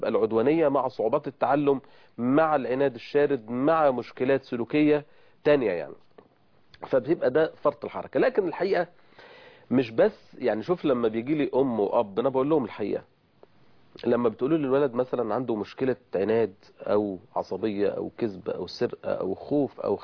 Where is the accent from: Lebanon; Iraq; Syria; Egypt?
Egypt; يعني عندنا في مصر مثلا 10% في الوطن العربي بين طلاب المدارس